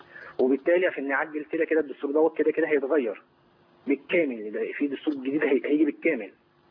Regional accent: Giza, Giza Governorate, Egypt

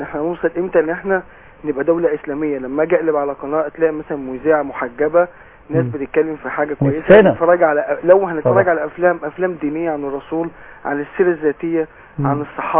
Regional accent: Port Said, Port Said Governorate, Egypt; انا طبعا زي ما قلت لحضرتك انا من بورسعيد

